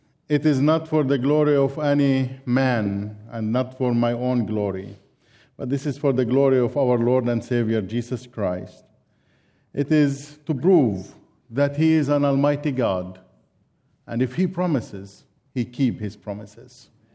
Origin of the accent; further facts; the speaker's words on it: Nazareth, Northern District, Israel; I was born and I grew up in Nazareth to a Muslim family.